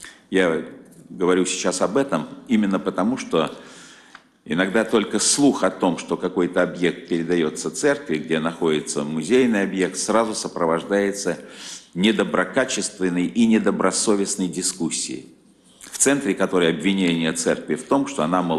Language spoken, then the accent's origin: Russian; Saint Petersburg, Russia; приехал я из Ленинграда